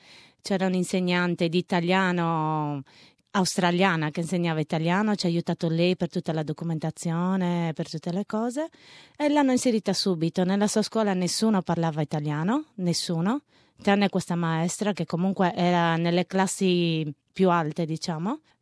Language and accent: Italian; Sardinia, Italy; noi siamo sardi, da noi comunque non ci sono, non è come le grandi città, noi viviamo poi in un paesino